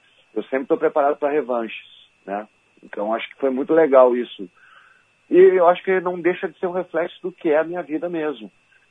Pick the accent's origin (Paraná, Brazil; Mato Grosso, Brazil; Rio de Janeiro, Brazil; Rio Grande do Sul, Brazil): Rio Grande do Sul, Brazil; Porto Alegre; Eu sou cria do Menino Deus com muito orgulho da Visconde ali.